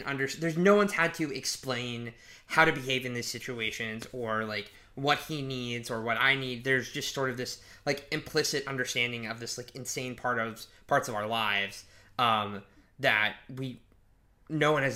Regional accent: Edmond, Oklahoma, United States; I'm from Edmond, Oklahoma.

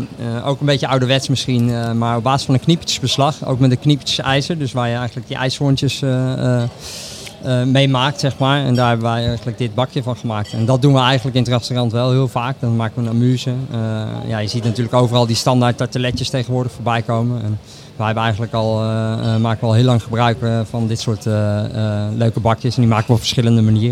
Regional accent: Houten, Utrecht, Netherlands; Ik kom uit Houten.

